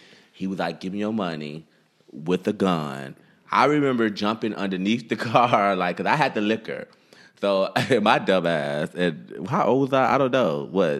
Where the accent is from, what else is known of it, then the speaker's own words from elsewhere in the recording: Detroit, Michigan, United States; But when I think about growing up in Detroit, right, you know, mm-hmm. and that's one of our segments, growing up in Detroit, as you both know, Edmondson and I are both from Detroit.